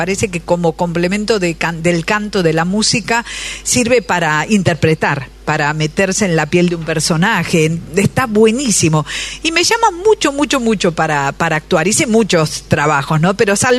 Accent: Argentina; le dije, soy de Argentina.

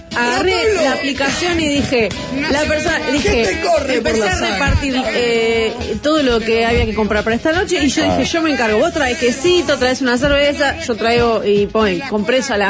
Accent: Uruguay; ella es argentina, yo soy uruguaya

